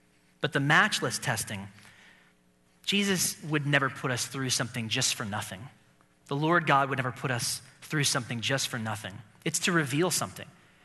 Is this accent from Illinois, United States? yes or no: yes; Chicago, Illinois, United States; And Tucson's nice, because I come from Chicago, but the next step up is La Jolla.